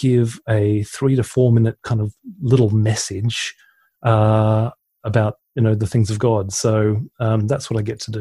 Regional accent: Australia; moved away as an adult; now in United Kingdom; Because I sounded English, even though I was born in Australia.

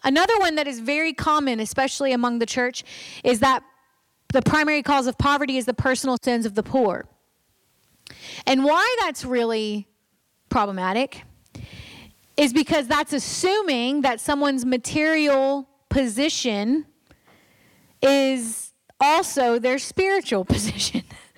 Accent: the South, United States; We see a need, and I'm from the South, so this is specifically true for where I live.

